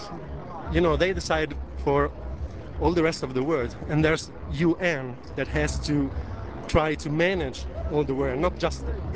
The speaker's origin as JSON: {"language": "English", "town": "Rome", "region": "Lazio", "country": "Italy", "said": "I come from Rome."}